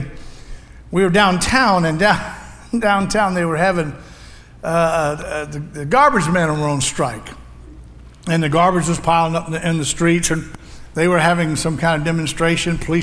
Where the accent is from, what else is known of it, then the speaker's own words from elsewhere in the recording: Florida, United States; I grew up in Florida all my life, lived all my life in Florida. And I love Florida.